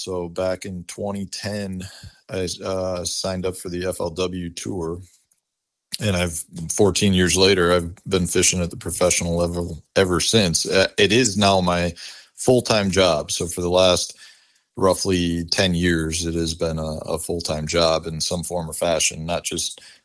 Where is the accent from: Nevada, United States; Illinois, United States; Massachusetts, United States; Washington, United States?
Illinois, United States; Chicago; being that I grew up in Chicago, like by Wrigley Field.